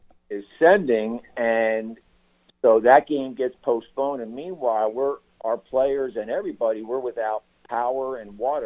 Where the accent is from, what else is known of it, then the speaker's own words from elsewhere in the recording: Bala Cynwyd, Pennsylvania, United States; I was raised, born and raised in Bala Cynwyd, right there, right a suburb of Philadelphia, yep. right across the street from St. Matthias Church and School